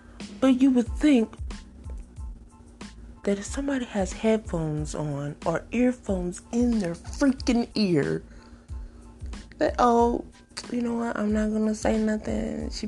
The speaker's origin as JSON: {"language": "English", "town": "Toccoa", "region": "Georgia", "country": "United States", "said": "I am from Toccoa, Georgia. Small town. We didn't have a transportation system."}